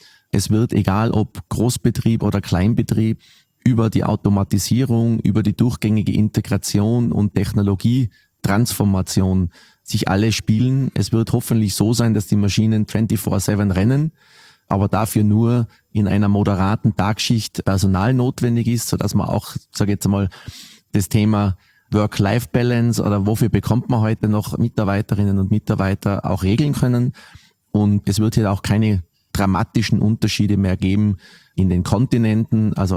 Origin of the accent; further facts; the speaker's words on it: Austria; für mich als Österreicher würde ich mal … wünschen.